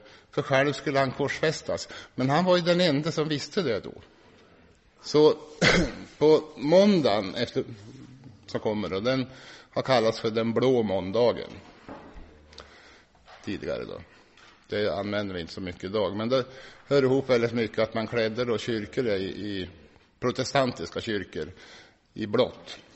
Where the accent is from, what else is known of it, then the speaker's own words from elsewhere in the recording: Sundsvall, Västernorrland County, Sweden; när jag växte upp i Sundsvall